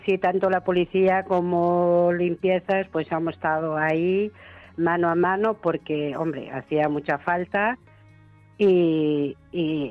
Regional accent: Portugal; now in Meco, Spain; llevo ya aquí muchos años, 30 años llevo aquí en Meco. Ajá. Y soy portuguesa

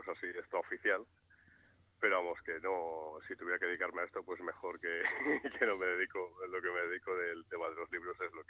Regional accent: Madrid, Community of Madrid, Spain; yo soy madrileño, mis padres son madrileños, mis abuelos son madrileños, y en mi vida ha habido Madrid en casa, siempre se ha dicho Madrid, en todo caso Madrid sin D.

